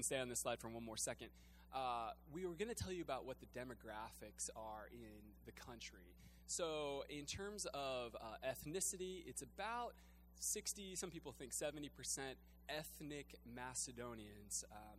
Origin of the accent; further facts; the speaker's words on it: the South, United States; Yeah, they're not, it's not a thank you culture, but I still like to say it because I'm from the South.